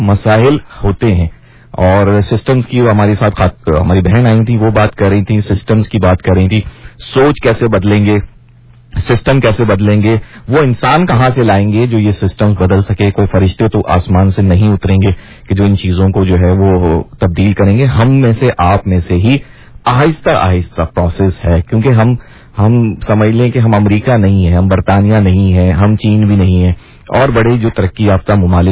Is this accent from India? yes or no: no; Pakistan; born there; میرے باپ جو پاکستان میں پیدا ہوا, میں پاکستان میں پیدا ہوا, میرے بچے جو ہیں وہ بھی پاکستان میں پیدا ہوئے